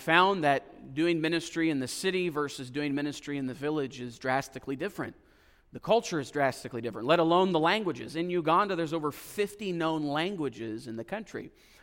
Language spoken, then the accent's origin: English; Vancouver, British Columbia, Canada; now in Jupiter, United States; Growing up, I grew up in British Columbia, Canada, so we're pretty much as far away right now in North America from where I grew up in the Vancouver area